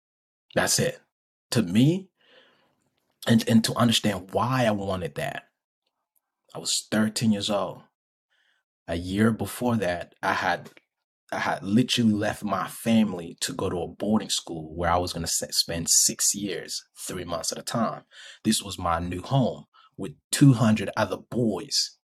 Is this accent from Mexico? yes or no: no; Rwanda; because where I grew up in Africa, right, in Rwanda specifically, the Catholic Church was like the biggest church.